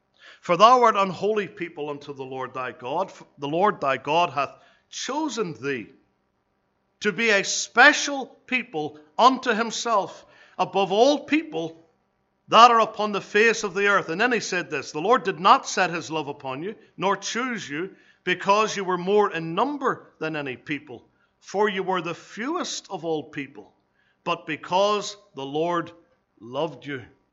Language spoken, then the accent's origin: English; Northern Ireland, United Kingdom; I come from Ulster, obviously.